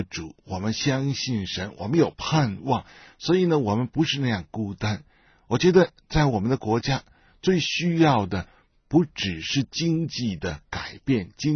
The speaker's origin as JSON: {"language": "Chinese", "country": "China", "said": "我们中国人要关心中国，关心我们自己的国家呢，是理所当然的"}